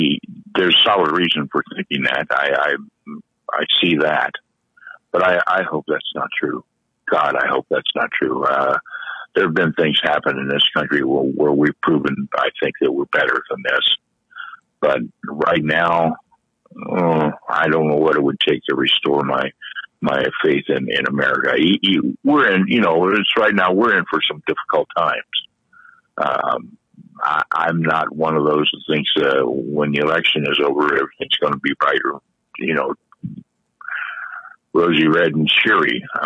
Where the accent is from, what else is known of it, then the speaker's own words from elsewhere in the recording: Ohio, United States; now in Florida, United States; I've lived here many years now. I'm originally from Ohio. A proud Buckeye.